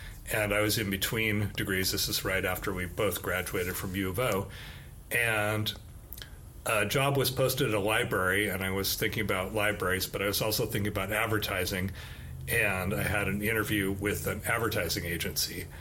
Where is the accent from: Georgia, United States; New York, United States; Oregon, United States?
Oregon, United States; Eugene; And that was at University of Oregon. I'm from Eugene.